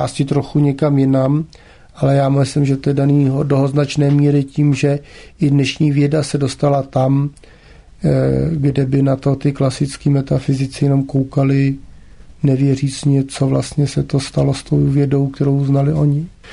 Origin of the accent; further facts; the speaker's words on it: Předslavice, South Bohemian Region, Czechia; na střední škole, celou střední školu jsem dělal varhaníka u nás v Předslavicích.